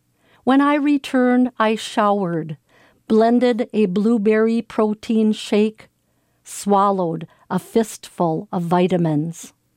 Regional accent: Brainerd, Minnesota, United States; I'm from Brainerd, Minnesota

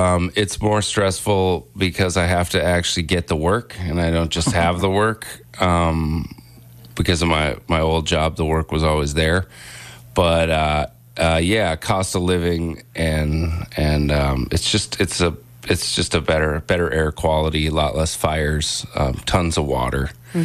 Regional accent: Grand Rapids, Minnesota, United States; Well, as you know, big fan of my hometown. So anything that I can do to help out the hometown, I'm all for. I love it up here. I like the Arrowhead region, but I mean, I really like Grand Rapids.

